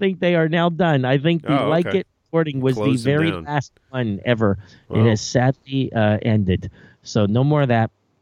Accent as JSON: {"language": "English", "region": "Pennsylvania", "country": "United States", "said": "I'm a dude from Pennsylvania."}